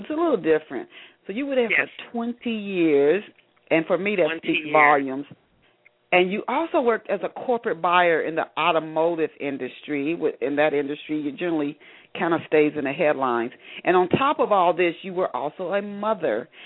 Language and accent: English; Ohio, United States; Today's guest is a native of Ohio, my home state.